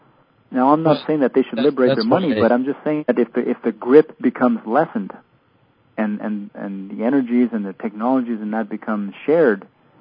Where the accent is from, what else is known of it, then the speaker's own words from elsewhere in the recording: Alberta, Canada; I grew up in Alberta, right in the Alberta tar sands and south of there.